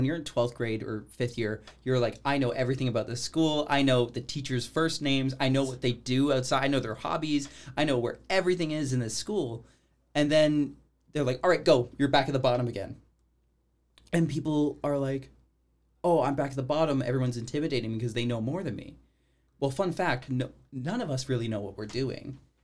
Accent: Canada; Because people, we're Canadian, right?

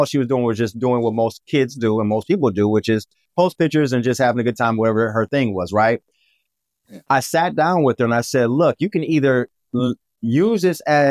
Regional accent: Cleveland, Ohio, United States; now in Marbella, Spain; we're both from Cleveland, Ohio. I'm sitting to you right now on my balcony, condo right here in Marbella, Spain.

